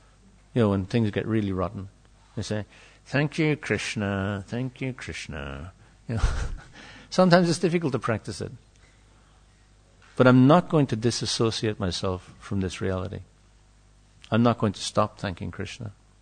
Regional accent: Ireland; Take the fact that I'm Irish seriously.

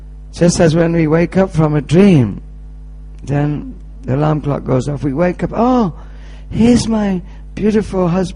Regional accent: United Kingdom; this is me. I'm British.

